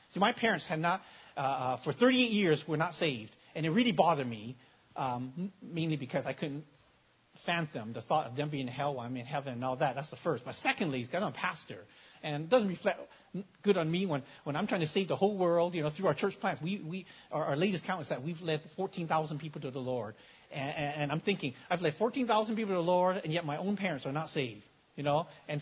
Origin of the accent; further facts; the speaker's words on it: Victoria, British Columbia, Canada; born there; my parents live in Victoria, Canada. That's where I'm born. I'm a Canadian."